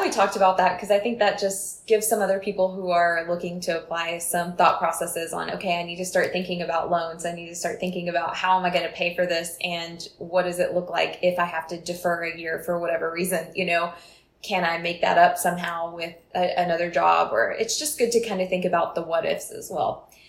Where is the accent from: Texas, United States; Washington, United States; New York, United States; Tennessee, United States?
Texas, United States; also born or lived in Oklahoma; so I'm from Texas. I did my bachelor's in Oklahoma.